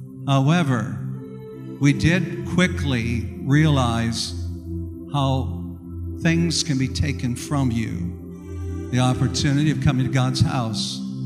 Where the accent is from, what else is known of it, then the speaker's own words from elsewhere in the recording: South Dakota, United States; When I was a youth in the youth department of the church that I grew up in out in South Dakota